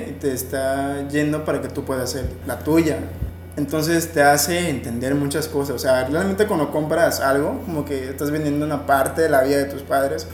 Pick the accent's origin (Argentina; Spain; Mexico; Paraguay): Mexico; Yucatán; Bueno, como buen yucateco, o sea, buen yucateco camina bajo de la banqueta.